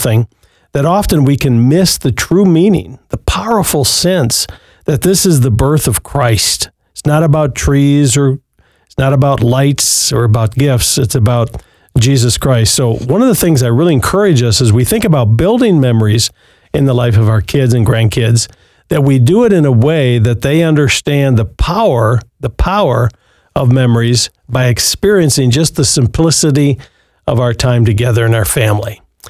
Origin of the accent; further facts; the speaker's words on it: Muskegon, Michigan, United States; I grew up in Western Michigan. Our Michigan listeners know Muskegon. I grew up on the lake right near Lake Michigan.